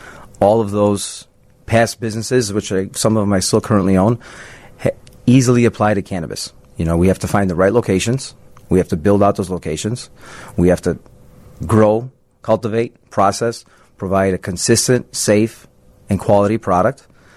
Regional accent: Illinois, United States; Well, we started here in Illinois, which is my home state.

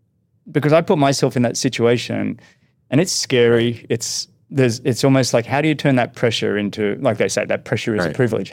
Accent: Australia; now in United States; I'm an Australian, right? So I hate saying that, but I'm also an American, so I'm allowed to say.

